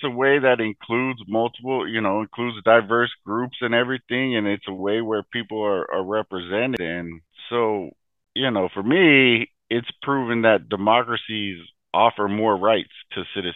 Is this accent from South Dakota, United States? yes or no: no; Oklahoma City, Oklahoma, United States; My background is I'm originally from Oklahoma City. I'm an older student, so an unconventional student. I'm 41 years old.